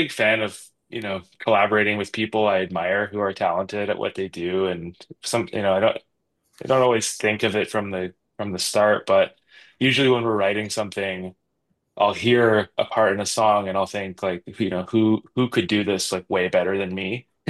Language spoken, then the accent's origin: English; Ontario, Canada; Scott and I growing up in Ontario, I feel like our musical network really started there in Ontario in the GTA.